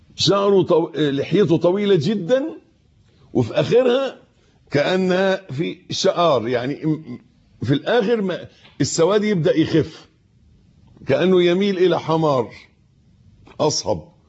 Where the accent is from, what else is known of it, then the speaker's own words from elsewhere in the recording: Egypt; اللي إحنا بنقول عليه أبيض في عرفنا في مصري كمصريين